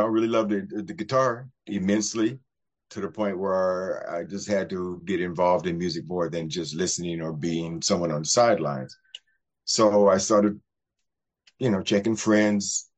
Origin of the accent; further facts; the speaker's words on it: Culver City, California, United States; And I grew up here in Southern California. So we were living in Culver City. We moved to Venice